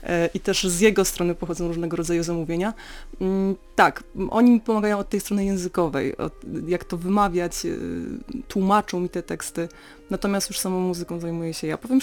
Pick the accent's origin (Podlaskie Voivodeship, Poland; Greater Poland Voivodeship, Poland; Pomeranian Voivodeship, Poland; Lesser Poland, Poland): Pomeranian Voivodeship, Poland; ja osobiście nie znam języka kaszubskiego. Co prawda rzeczywiście tutaj się urodziłam, wychowałam, ale moi rodzice nie są rodowitymi Kaszubami.